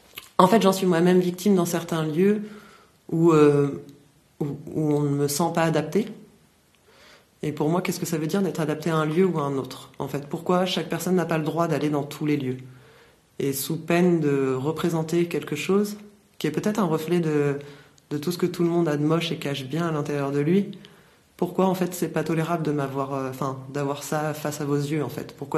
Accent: Normandy, France; also born or lived in Montpellier / Berlin; Moi, j'ai grandi en Normandie et après, j'ai vadrouillé dans beaucoup de lieux différents, dans beaucoup de lieux collectifs différents, voilà, entre Montpellier et Berlin, principalement, et après un petit peu partout dans le monde.

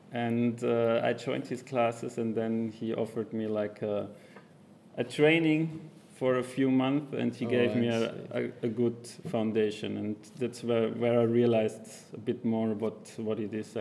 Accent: Innsbruck, Tyrol, Austria; from Austria. I'm from Innsbruck.

